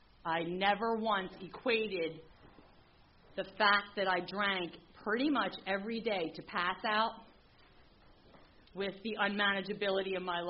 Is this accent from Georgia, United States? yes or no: no; Pennsylvania, United States; I grew up in Upper Bucks County. I went to high school Penn Ridge.